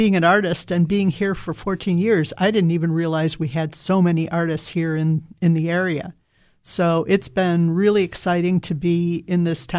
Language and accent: English; Niagara Falls, New York, United States; I grew up in Niagara Falls, New York, which was fairly small.